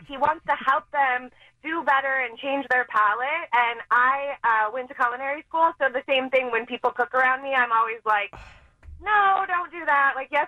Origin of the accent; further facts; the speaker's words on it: Minnesota, United States; I just wanted to tell John that I'm exactly like him. I am from a small town. I'm from Minnesota, like him.